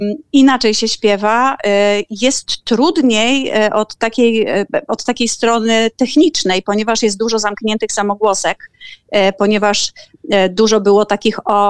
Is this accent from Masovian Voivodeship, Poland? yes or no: no; Giżycko, Warmian-Masurian Voivodeship, Poland; moved away as an adult; mając 19 lat opuściłam Giżycko i szukałam szczęścia w świecie